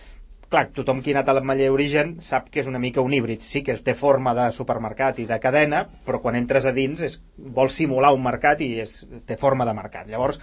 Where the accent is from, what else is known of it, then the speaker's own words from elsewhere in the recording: Rubí, Catalonia, Spain; Jo porto els meus nens a una escola de Rubí, jo soc de Rubí